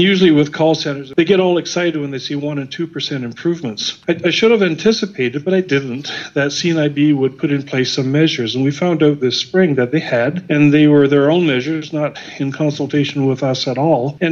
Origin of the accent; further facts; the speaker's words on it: Canada; Because I'm Canadian, our first introduction was